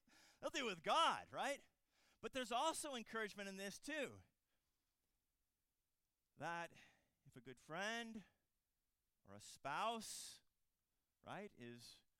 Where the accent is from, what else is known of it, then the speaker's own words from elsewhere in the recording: Colorado, United States; I'm from Colorado.